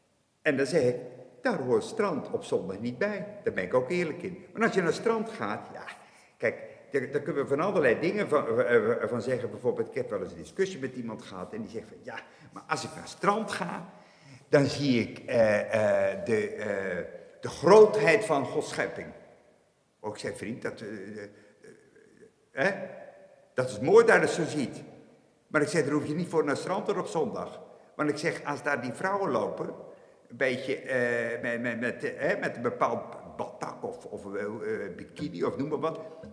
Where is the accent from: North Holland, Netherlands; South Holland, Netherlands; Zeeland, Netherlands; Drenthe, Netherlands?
Zeeland, Netherlands; Aagtekerke; Ik ben geboren en getogen in Aagtekerken. En ik heb nu de aanvallige leeftijd van 68 jaar. Nooit vertrokken. Ik heb mijn roots hier. En ik ben bij mijn roots gebleven.